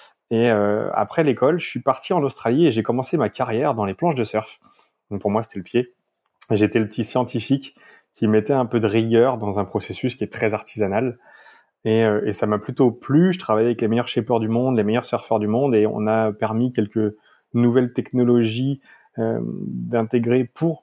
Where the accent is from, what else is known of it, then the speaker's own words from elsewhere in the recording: Lorient, Brittany, France; moi, je suis breton d'origine, je suis de Lorient. J'ai 36 ans.